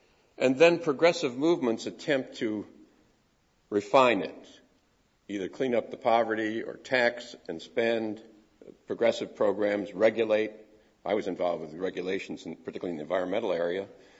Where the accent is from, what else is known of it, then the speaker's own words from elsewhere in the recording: Wisconsin, United States; I was brought up in Wisconsin working for liberal congressmen and senators